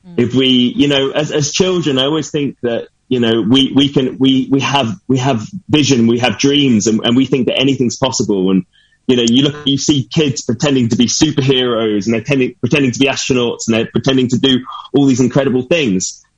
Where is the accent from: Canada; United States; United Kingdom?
United Kingdom; Brighton, South East England; I've gigged all over Brighton, and that's really been my musical education, you know, growing up in Brighton.